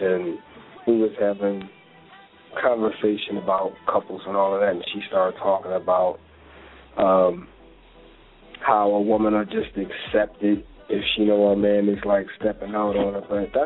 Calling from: Philadelphia, Pennsylvania, United States; I'm calling from Philly.

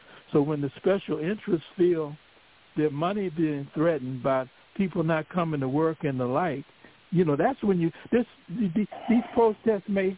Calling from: Jacksonville, Florida, United States; Yeah, I'm in Jacksonville, Florida

